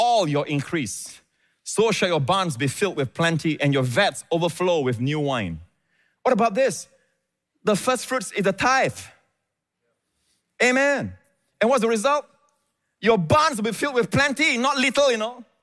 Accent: Singapore; I'm a Singaporean born in Kanan Kerbau Hospital.

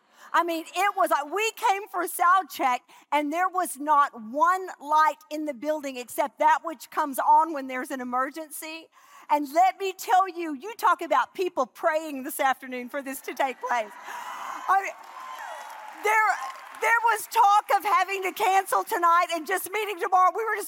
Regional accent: Houston, Texas, United States; I flew from Houston, of course, that's my hometown, into San Diego, a 3-hour and 1-minute flight.

